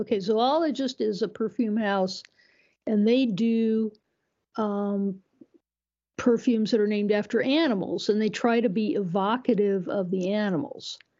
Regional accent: Iowa, United States; You know, when I was growing up in Iowa, you know, they'd say like, oh, little … do you want to be a nurse when you grow up?

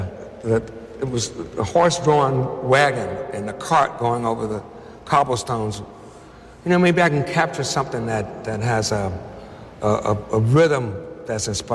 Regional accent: Chicago, Illinois, United States; born there; I was born in Chicago, right?

